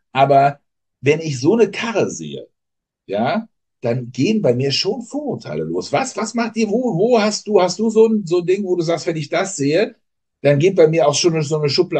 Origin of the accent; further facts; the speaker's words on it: Germany; Wir als Deutsche haben die ja nun ganz abnorm.